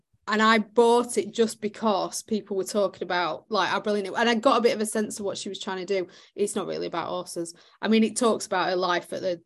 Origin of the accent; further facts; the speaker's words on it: Penistone, Yorkshire and the Humber, United Kingdom; I used to live in Home Firth, which is West Yorkshire, and also the town that I grew up in. So the town I grew up in is outside Barnsley. I always say that I'm from Barnsley.